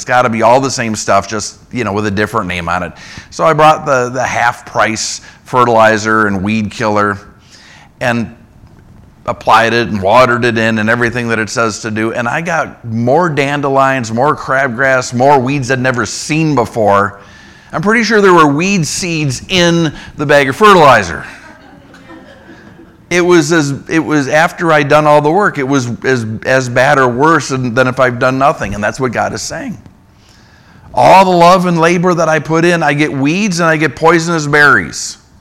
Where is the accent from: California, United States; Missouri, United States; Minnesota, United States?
Minnesota, United States; Growing up in Minnesota, we would go out and hunt wild blueberries, wild raspberries.